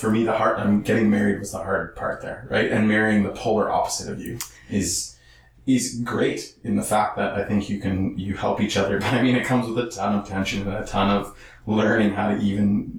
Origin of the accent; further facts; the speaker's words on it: Saskatchewan, Canada; I'm from Saskatchewan. So it's pretty hard when you've never been near the ocean.